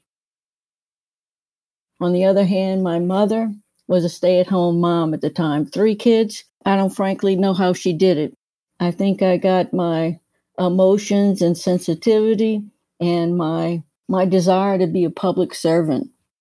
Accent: Louisiana, United States; I grew up in Louisiana, right outside of New Orleans. I'm a Cajun.

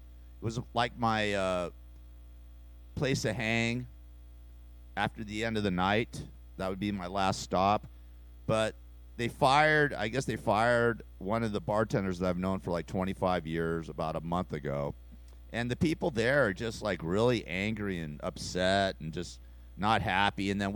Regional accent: Los Angeles, California, United States; I'm from Los Angeles. I grew up in Los Angeles.

